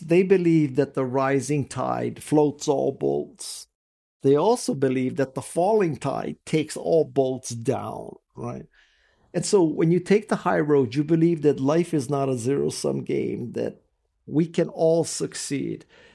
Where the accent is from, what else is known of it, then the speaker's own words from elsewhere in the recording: Kalihi Valley, Hawaii, United States; we come from a lower middle class family in Hawaii. If any of you are from Hawaii, we're from Kalihi Valley.